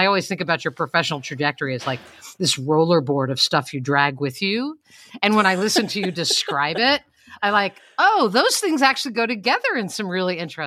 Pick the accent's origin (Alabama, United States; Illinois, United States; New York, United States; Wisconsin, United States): New York, United States; Amityville; I grew up in Amityville, like of the Amityville horror on Long Island.